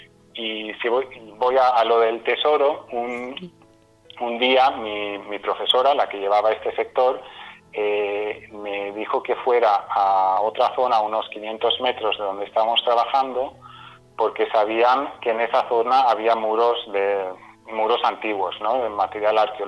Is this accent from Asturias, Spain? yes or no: no; Balearic Islands, Spain; cuando era niño, cuando vivíamos en Mallorca, vivíamos en una casa de campo, tendría quizá, no sé, 8, 9, 10 años